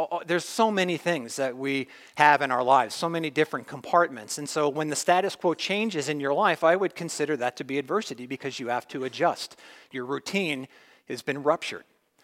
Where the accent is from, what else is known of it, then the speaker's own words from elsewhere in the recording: New Jersey, United States; I remember growing up in Jersey, we used to go to Yankee Stadium as a kid